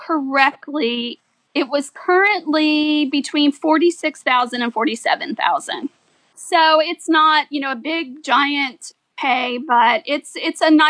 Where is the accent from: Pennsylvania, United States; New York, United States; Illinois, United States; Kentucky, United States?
Kentucky, United States; Well, I grew up in Kentucky, halfway between Cincinnati and Lexington.